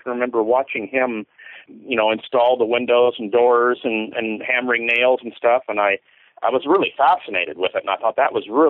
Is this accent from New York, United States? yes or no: no; Wenatchee, Washington, United States; also born or lived in Auburn / Sumner; Well, Pacific Northwest, I grew up in Wenatchee and Auburn and Sumner, which are, you know, Auburn and Sumner aren't too far away from Seattle.